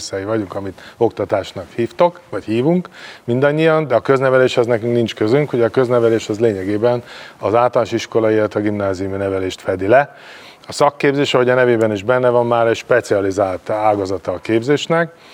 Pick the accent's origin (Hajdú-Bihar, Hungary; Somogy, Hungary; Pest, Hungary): Somogy, Hungary; Nagyatád; born there; now in Siófok, Hungary; Én Nagyatádon születtem.